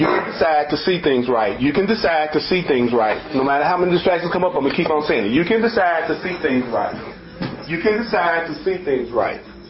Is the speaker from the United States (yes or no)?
yes; the South, United States; Like I'm from the South, it goes going to get. Yeah, in the South, we try to speed things up.